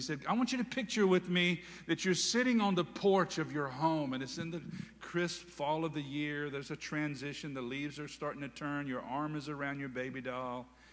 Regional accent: Hertford, North Carolina, United States; Man, I grew up in Hertford, North Carolina, and I remember I lived on Phillips Street.

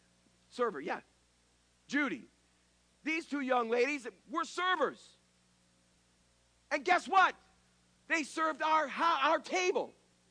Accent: New England, United States; Well, I grew up in the New England area, and I used to work midnight to six shift at Mr. Donuts in Gardner, Massachusetts.

